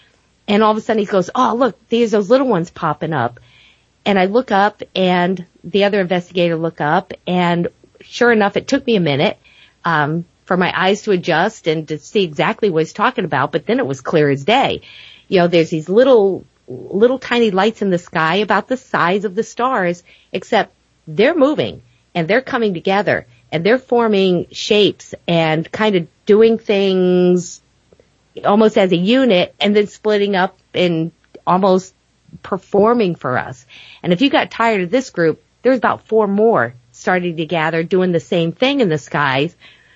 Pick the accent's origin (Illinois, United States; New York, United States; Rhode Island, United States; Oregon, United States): Rhode Island, United States; I have to tell you, I'm from Rhode Island. I've never seen a cornfield that big in my life.